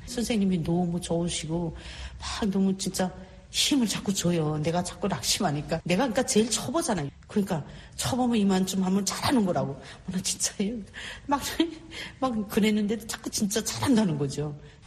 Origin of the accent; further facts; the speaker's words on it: North Korea; now in South Korea; 나는 내 차를 끌고 직접 거기 들어가고 싶어요. 내 고향으로.